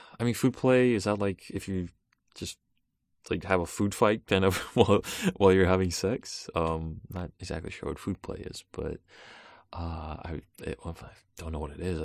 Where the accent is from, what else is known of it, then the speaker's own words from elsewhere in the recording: Russia; moved away; I was born in Russia, and I grew up there for a little while